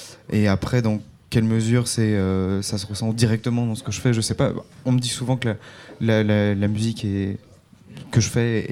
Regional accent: Morlaix, Brittany, France; now in Belgium; Je suis originaire de Morlaix.

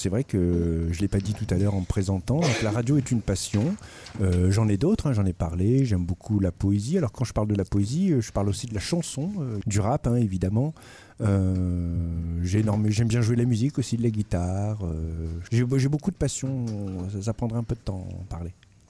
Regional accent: Fleury-les-Aubrais, Centre-Val de Loire, France; also born or lived in Nantes; j'ai 46 ans, je suis né à Nantes, j'ai grandi à Fleury-les-Aubrais.

